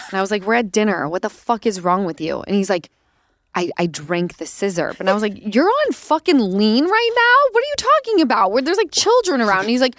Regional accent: Utah, United States; I'm from Utah. Like, we grew up on chain restaurants

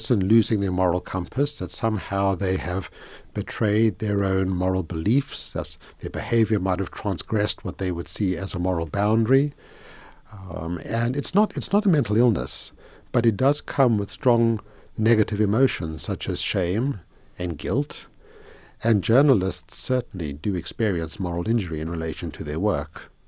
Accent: South Africa; Well, I grew up in South Africa.

